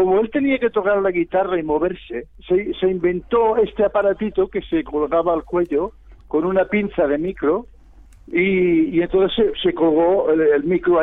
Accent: Barcelona, Catalonia, Spain; aquí en Barcelona... nosotros somos del barrio de San Antonio, de la calle de la Cera, que es donde ha estado a todos los gitanos de catalanes.

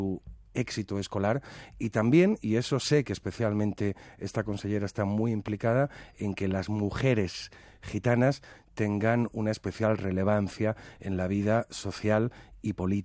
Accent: Valencian Community, Spain; vínculos muy estrechos con Valencia y me enorgullece que los gitanos valencianos, la administración de mi tierra, organice estos actos.

